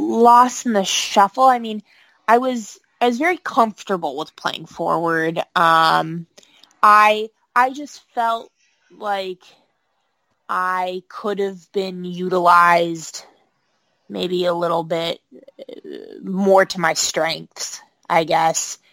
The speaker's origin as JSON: {"language": "English", "country": "Canada", "lives_now": "United States", "said": "obviously being Canadian, I was going through some immigration changes. I was applying for a green card."}